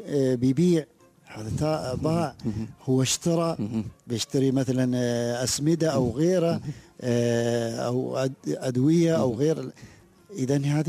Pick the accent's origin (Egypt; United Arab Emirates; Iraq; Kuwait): United Arab Emirates; ثقافة عامة موجودة فينا كاماراتيين